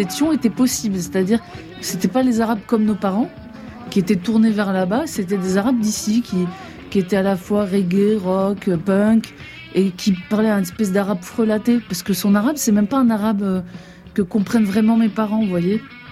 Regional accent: France; nous, on est français. On ne sait pas encore, mais on est français, donc on a une pratique de l'arabe un peu en train de glisser vers le français, quoi. On ne sait pas trop quel arabe on parle exactement.

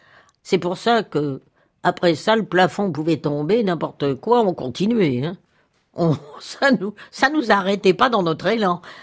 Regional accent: Nice, Provence-Alpes-Côte d'Azur, France; Je viens du Sud, je viens de Nice. J'étais montée à Paris, comme on dit là-bas, pour être comédienne.

